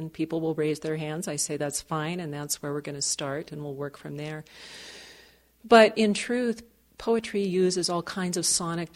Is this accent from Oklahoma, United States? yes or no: no; Montana, United States; I grew up on the High Line. There was a little town called Inverness. I don't think it's even on the map anymore so much. And I grew up 20 miles south of there, near the Marias River. So it was an entirely rural existence.